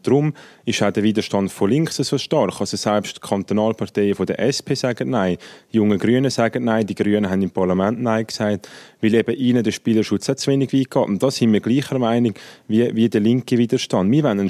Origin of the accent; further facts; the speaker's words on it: Switzerland; wenn ich als Schweizer eine Firma gründe